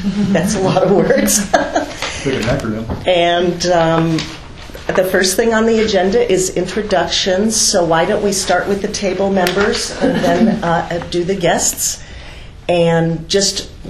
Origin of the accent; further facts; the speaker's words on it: Yachats, Oregon, United States; I'm the executive director of Economic Development Alliance, and I'm from Yahats.